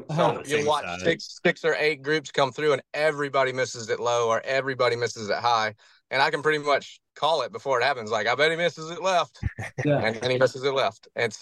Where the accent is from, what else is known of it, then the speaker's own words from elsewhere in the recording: the South, United States; accent: redneck Southern; not sound unlike my redneck Southern accent.